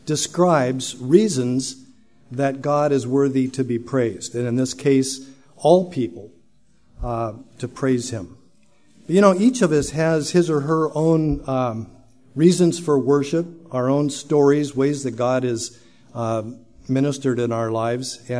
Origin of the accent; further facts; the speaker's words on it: California, United States; Kathy and I grew up in California, where we met at Chico State College.